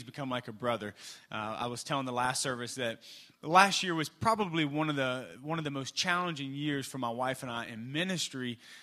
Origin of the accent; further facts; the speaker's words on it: Louisiana, United States; I'm from the South, man. We wear shorts and stuff in the middle of the winter. It doesn't get that cold in Louisiana